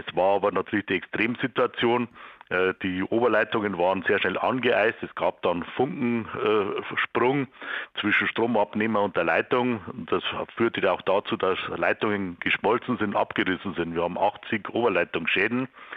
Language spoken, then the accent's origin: German; Bavaria, Germany; now in Munich, Germany; Ich komme ja beheimatet aus dem Bayerischen Wald, bin ich natürlich Winter gewohnt.